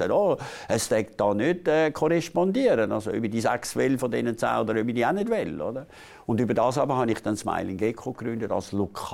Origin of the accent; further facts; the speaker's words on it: Switzerland; Wir kommen aus der Schweiz